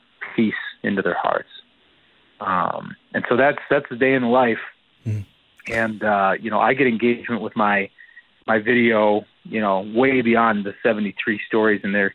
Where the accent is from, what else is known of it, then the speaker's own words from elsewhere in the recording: St. Louis Park, Minnesota, United States; Yeah, I grew up here in St. Louis Park, Minnesota.